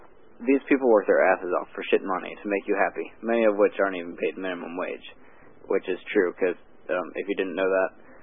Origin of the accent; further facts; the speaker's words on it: Texas, United States; accent: Texas; I hope everyone could understand my shitty Texas accent.